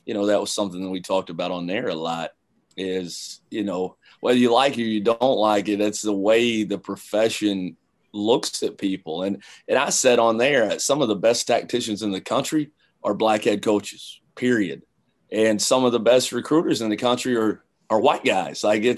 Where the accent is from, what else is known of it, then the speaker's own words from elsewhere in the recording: London, Kentucky, United States; I grew up in London, Kentucky, and I wasn't a good player.